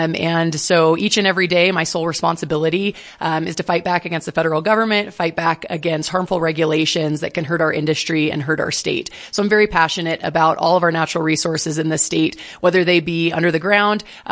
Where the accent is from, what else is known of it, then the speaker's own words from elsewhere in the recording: Casper, Wyoming, United States; So I come from a six-generation Wyoming ranching family. I went to a public schools in Casper, graduated from the University of Wyoming, and have had the opportunity to build a career here in my home state.